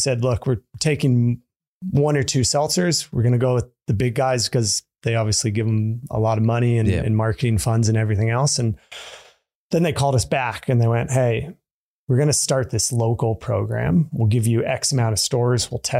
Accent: California, United States; I'm from California.

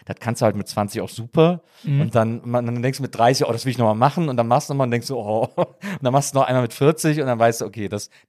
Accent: Bonn, North Rhine-Westphalia, Germany; born there; Aber ich bin ja in Bonn geboren

